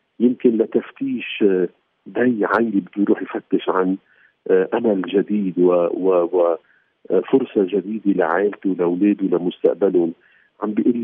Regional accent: Lebanon; احنا ما فينا ننسى كلبنانية

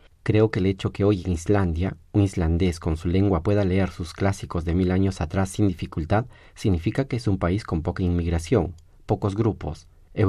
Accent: Argentina; Antes que nada, yo como argentino y sudamericano agradezco mucho a Suecia por esta acogida

